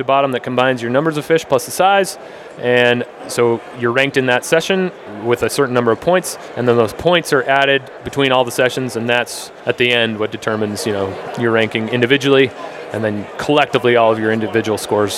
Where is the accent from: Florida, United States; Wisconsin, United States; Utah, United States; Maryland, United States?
Utah, United States; So growing up in Utah with the Provo and the Green River and sort of the western tailwaters in general being my main rivers that I fished a lot